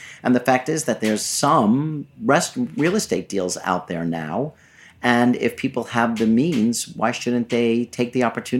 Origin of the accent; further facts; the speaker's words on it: Queens, New York, United States; Growing up in Queens, Manhattan was always the goal, was the goal.